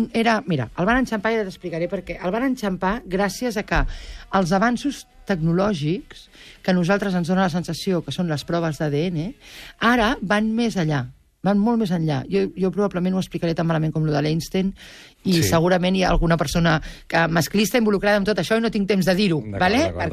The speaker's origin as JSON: {"language": "Catalan", "town": "Albons", "region": "Catalonia", "country": "Spain", "tie": "born or raised there", "said": "El meu poble, que és un poble extraordinari de l'Empordà, que es diu Albons"}